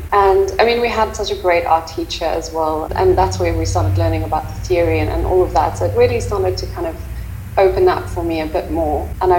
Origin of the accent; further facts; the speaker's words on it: South Africa; And as a South African going to Zimbabwe, you know, what does that mean?